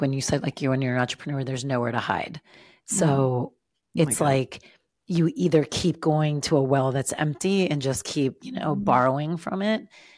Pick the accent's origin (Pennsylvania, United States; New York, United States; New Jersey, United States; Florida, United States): New Jersey, United States; I'm from New Jersey. I swear all the time.